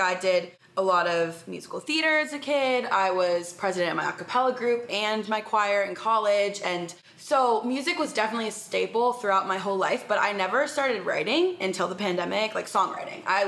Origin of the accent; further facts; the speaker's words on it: Charlottesville, Virginia, United States; also born or lived in Massachusetts / North Carolina; now in Nashville, United States; Yeah, so I am originally from Charlottesville, Virginia, and honestly, kind of up and down the East Coast. I went to boarding school in Massachusetts for high school and then college in North Carolina